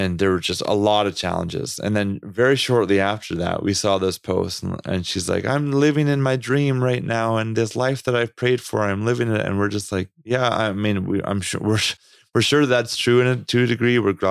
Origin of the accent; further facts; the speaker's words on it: Canada; accent: Canadian; There's my Canadian accent.